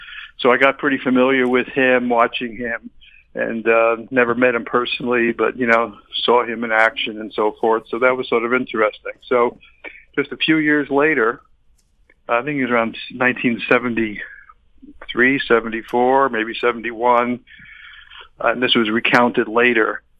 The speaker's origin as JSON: {"language": "English", "town": "Miami Beach", "region": "Florida", "country": "United States", "tie": "born or raised there", "also_born_or_lived": "Chicago", "lives_now": "Arizona, United States", "said": "You know, I grew up in Miami Beach, and I went to Miami Beach High School"}